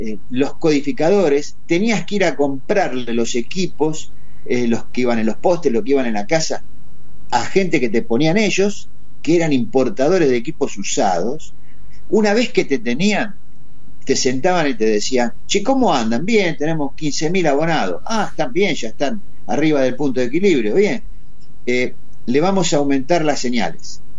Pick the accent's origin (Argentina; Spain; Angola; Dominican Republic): Argentina; Buenos Aires; Hay que retrotraerse, los que somos del barrio de Zona Sur conocemos.